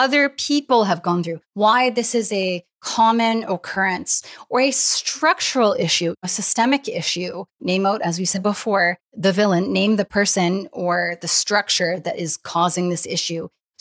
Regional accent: Nova Scotia, Canada; also born or lived in Ottawa / Winnipeg; I've never even lived in Toronto. I lived in Ottawa, and then I moved in Winnipeg, and I grew up in Nova Scotia.

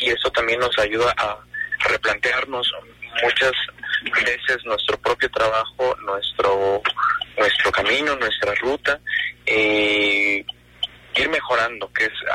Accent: Mexico

